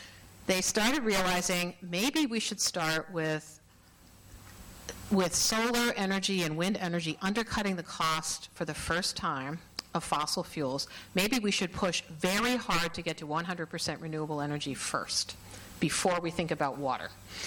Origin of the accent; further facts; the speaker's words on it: New York, United States; now in Minnesota, United States; I'm a Minnesotan by choice. I grew up in New York. I came here to go to graduate school, and I stayed because I like the civic engagement in this state.